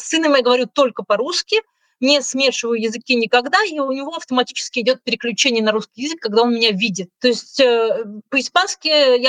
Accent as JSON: {"language": "Russian", "country": "Russia", "said": "Я ей сказала, что я из России"}